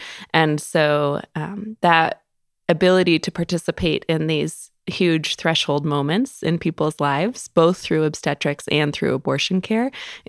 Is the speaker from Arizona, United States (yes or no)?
yes; Arizona, United States; So I always knew from that point forward that it would be extremely rewarding for me to return to my home state and to help to kind of fill that gap.